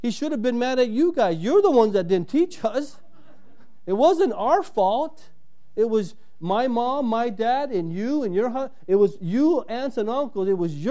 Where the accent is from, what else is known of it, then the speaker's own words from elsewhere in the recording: United States; I grew up in the States. I'm born here. I'm raised here. I'm an American, and I know English.